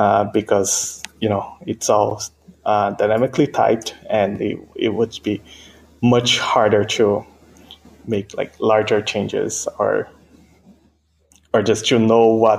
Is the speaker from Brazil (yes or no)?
yes; Brazil; born there; first language Portuguese; English is a second language; So my native language is actually Portuguese. So I was born in Brazil. I'm a Japanese Brazilian. So my native language is Portuguese. Second language is English. I've learned Japanese and I kind of know Spanish.